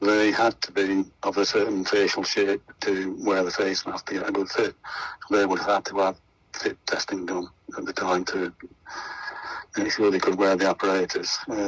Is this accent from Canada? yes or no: no; Sheffield, Yorkshire and the Humber, United Kingdom; I'm born and bred in Sheffield. My father was a coal miner.